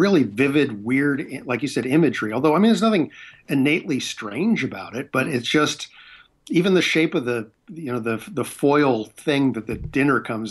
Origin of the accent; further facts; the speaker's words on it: San Francisco, California, United States; and I grew up in San Francisco